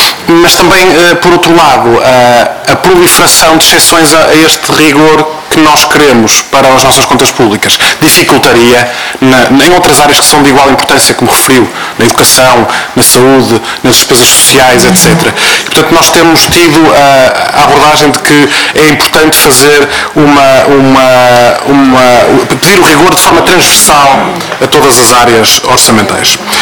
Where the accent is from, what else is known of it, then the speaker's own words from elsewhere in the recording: Portugal; born there; Nasci cá, nasci em Portugal, mas fruto já das migrações ainda pré-União Europeia, do facto do meu pai vir trabalhar para Portugal nos anos 70.